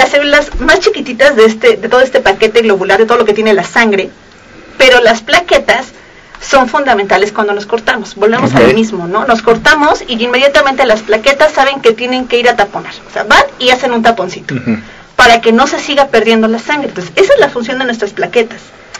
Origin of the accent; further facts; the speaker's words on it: Mexico; somos pocos los mexicanos que tienen ese tipo de sangre